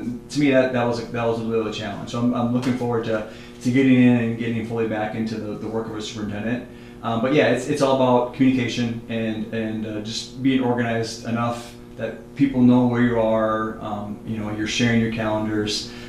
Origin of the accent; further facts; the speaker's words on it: Sumner, United States; I grew up in Sumner, a little bit closer